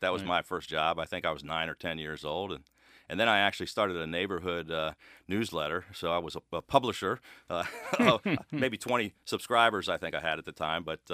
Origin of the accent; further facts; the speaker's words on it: Landover, Maryland, United States; I grew up in Landover, inside the Beltway in Prince George's County.